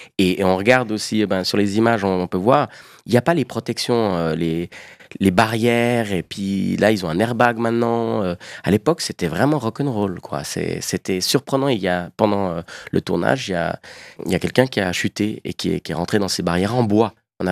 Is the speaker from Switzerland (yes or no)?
yes; Neuchâtel, Switzerland; also born or lived in Basel; je me considère, entre guillemets, citoyen du monde, mais je suis né à Bâle. Une fois de plus, je ne viens pas d'Andermatt. J'ai grandi principalement à Neuchâtel, donc je me sens aussi francophone et neuchâtelois.